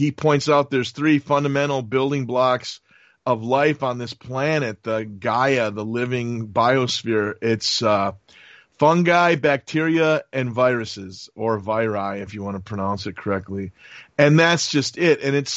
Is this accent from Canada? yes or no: no; United States; I guess if you want to pronounce it the European way, but I'm an American, so viry.